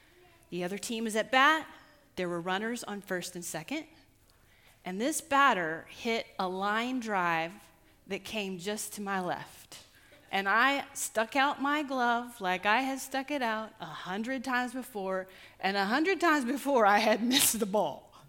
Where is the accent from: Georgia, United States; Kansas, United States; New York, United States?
Kansas, United States; Mulvane; I grew up in a very small town in South Central Kansas called Mulvane. And when I was growing up in Mulvane, we had one stoplight, we had one grocery store, but we had two rodeo grounds.